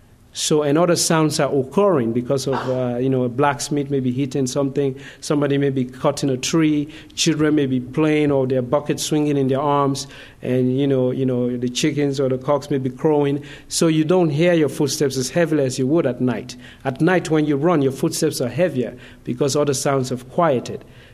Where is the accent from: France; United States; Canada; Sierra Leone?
Sierra Leone; first language Mende; English is a second language; So most of the way I was thinking about it was in Mende, which is my mother tongue. In Sierra Leone, we have a lot of languages, 15 languages and 3 dialects. I grew up speaking a number of them